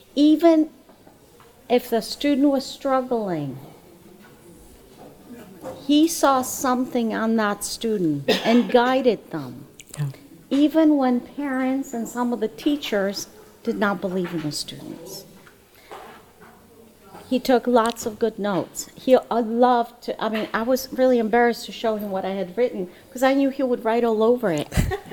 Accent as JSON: {"language": "English", "town": "Newport", "region": "Rhode Island", "country": "United States", "said": "He was New Bedford, I was Newport. Very close together."}